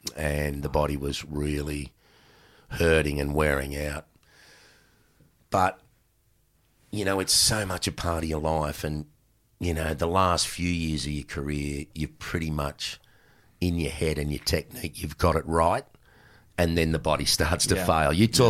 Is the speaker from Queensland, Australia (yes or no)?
no; Matraville, New South Wales, Australia; I'd written a book called Quick Wit about growing up in Matraville and playing the cricket.